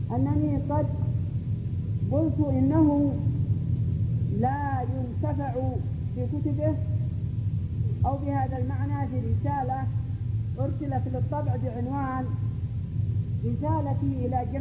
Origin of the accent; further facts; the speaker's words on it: Yemen; فأحدثوا فرقة ها هنا عندنا باليمن